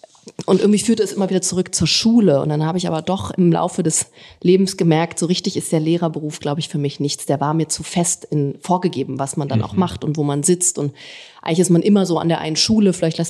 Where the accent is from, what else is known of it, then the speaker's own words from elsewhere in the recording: Berlin, Germany; Ich bin Großstadtgehöre, ich komme aus Berlin. Da bin ich geboren und auch aufgewachsen.